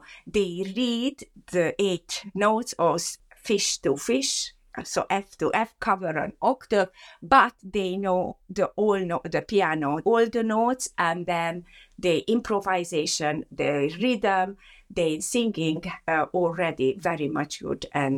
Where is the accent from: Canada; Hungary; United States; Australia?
Hungary; Yes, and because I came from Hungary, and there is the musicality.